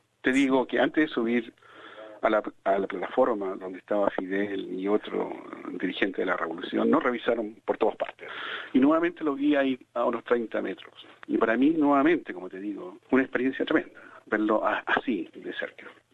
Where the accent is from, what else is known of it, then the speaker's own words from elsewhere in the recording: Chile; now in Australia; Le digo, soy chileno, trabajando en Australia.